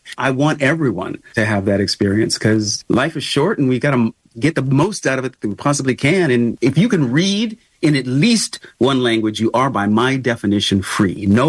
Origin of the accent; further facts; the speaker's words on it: United States; specifically in the way I see myself as an American. I've always known that I'm an American